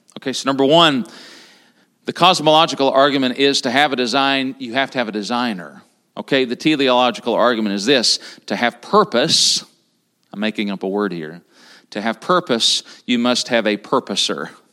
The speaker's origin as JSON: {"language": "English", "region": "Tennessee", "country": "United States", "said": "I'm from Tennessee, I should not struggle with that."}